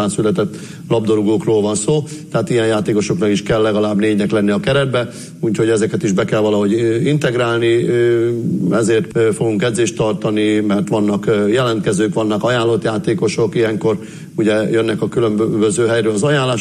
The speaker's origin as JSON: {"language": "Hungarian", "region": "Borsod-Abaúj-Zemplén", "country": "Hungary", "tie": "born or raised there", "lives_now": "Debrecen, Hungary", "said": "Félig borsodi vagyok, félig hajdúbihari, sőt már több is, mert ugye Borsodban 30 évet éltünk, hajdúbiharban már 33. év, úgyhogy azóta itt élünk Debrecenben."}